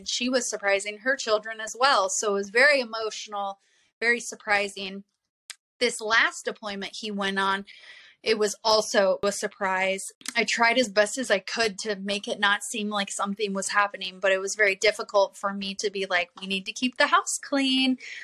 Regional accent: Iowa, United States; So we are from Iowa, where there is nothing but plants and manufacturing companies.

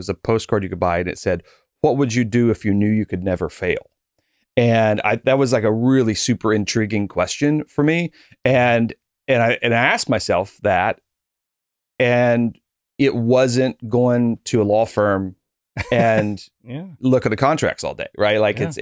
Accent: Kentucky, United States; growing up in Eastern Kentucky, right where Ohio, West Virginia, and Kentucky kind of butt together, it's a very middle class, lower middle class place.

